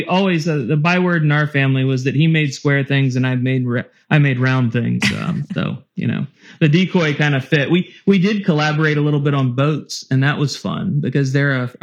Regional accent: Salisbury, Maryland, United States; Right in the middle of the Eastern Shore of Maryland, just outside of Salisbury.

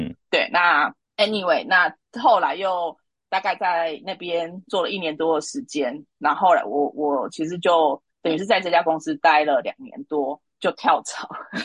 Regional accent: Kaohsiung, Kaohsiung City, Taiwan; moved away as an adult; now in Taipei, Taiwan; 那其实我是高雄人啊，齁，那我本身就是在高雄读完高中，然后呢就考上大学，所以1995年的时候上台北。

